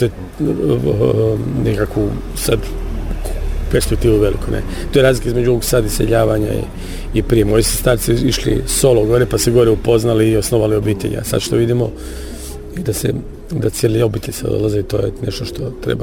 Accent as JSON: {"language": "Croatian", "country": "Germany", "tie": "born or raised there", "said": "Ja sam odrastao u Njemačkoj, moj kao gastarbajtersko dijete"}